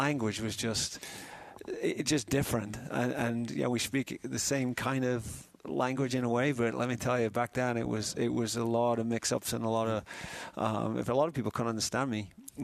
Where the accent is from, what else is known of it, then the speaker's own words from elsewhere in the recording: England, United Kingdom; I'm the only guy, as an Englishman sitting in Nashville's airport listening to this song